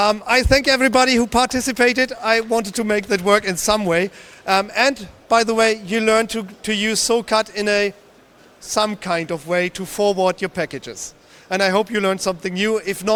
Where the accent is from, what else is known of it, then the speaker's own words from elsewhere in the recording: Bremen, Germany; English is a second language; I'm from Bremen, and you probably find me around there.